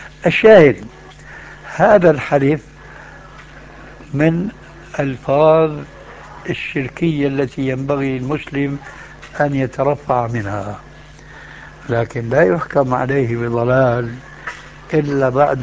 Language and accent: Arabic; Syria; عندنا في سوريا